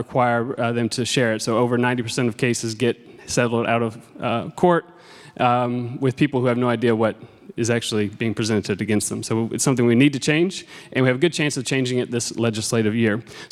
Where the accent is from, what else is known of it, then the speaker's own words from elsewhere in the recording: North Carolina, United States; there's very few times I get my home state puts New York to shame, North Carolina.